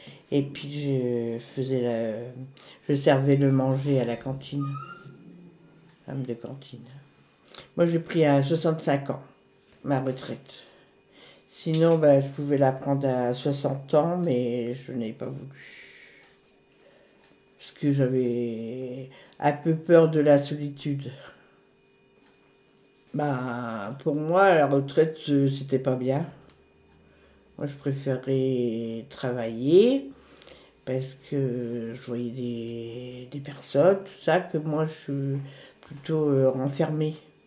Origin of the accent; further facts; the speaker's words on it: Noyelles-sous-Lens, Hauts-de-France, France; born there; Alors je suis née le 30 mars 48 et je suis née à Noyelles-sous-Lens dans le Pas-de-Calais.